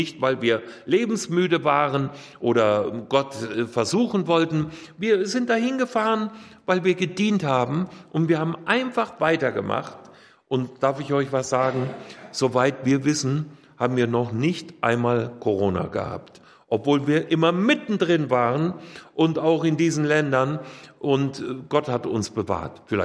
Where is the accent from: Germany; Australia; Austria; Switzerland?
Germany; Hünfeld, Hesse; now in Coesfeld, Germany; Unsere Gemeinde in Hünfeld, wo ich herkomme, ich bin vom Hünfeld ins Coesfeld gekommen, ja.